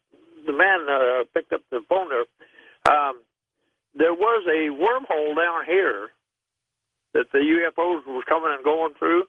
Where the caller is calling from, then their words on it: Florence, South Carolina, United States; I'm actually just outside of Florence. I'm 15 miles from Florence.